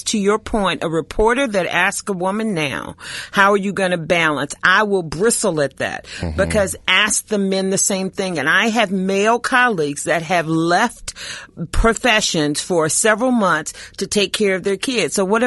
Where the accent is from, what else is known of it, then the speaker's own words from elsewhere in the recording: the South, United States; Yeah, I was born in the South and raised in the South. It was community.